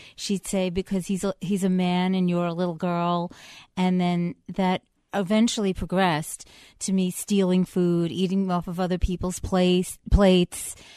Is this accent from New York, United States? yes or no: yes; Bronx, New York, United States; I'm from the Bronx. My first meeting was in the Bronx.